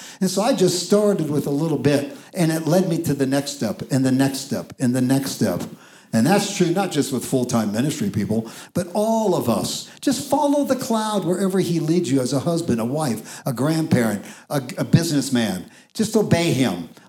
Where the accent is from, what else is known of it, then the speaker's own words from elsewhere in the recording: Ireland; I could have easily gotten off and been really weird because I'm Irish and I can be weird.